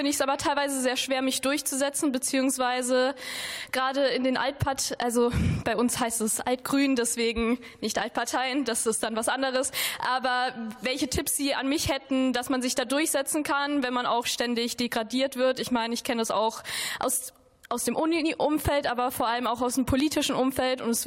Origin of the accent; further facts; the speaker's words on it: Bayreuth, Bavaria, Germany; Ich komme aus Bayern, ich komme aus Bayreuth und ich bin 19 Jahre alt.